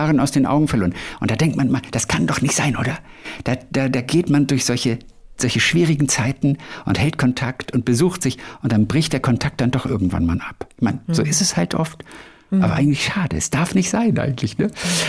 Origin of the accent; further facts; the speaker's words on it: Ulm, Baden-Württemberg, Germany; Ich komme aus dem Raum Ulm.